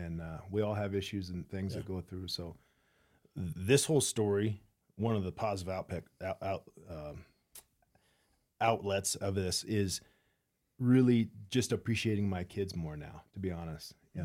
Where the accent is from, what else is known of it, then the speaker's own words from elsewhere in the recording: Spokane, Washington, United States; Yeah, well, I grew up in Spokane, Washington. My dad was a military guy.